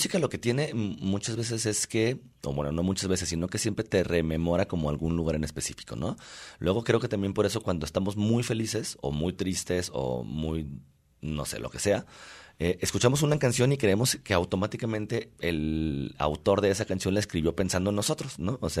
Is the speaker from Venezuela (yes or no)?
no; Mexico; nosotros como mexicanos estamos muy acostumbrados a lidiar con la muerte